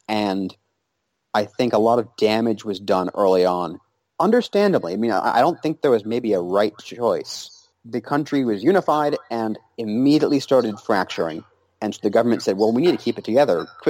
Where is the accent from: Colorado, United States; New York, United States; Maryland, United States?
Maryland, United States; I mean, I'm an American first and a Marylander second.